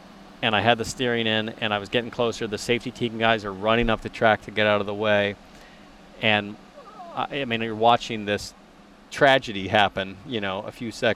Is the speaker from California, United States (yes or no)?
yes; San Francisco, California, United States; There used to be a store growing up in San Francisco called FAO Schwartz.